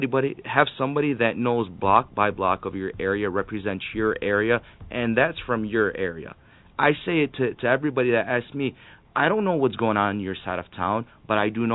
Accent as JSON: {"language": "English", "town": "Dearborn", "region": "Michigan", "country": "United States", "tie": "born or raised there", "said": "I've been born and raised in Dearborn. I've lived my whole life in Dearborn."}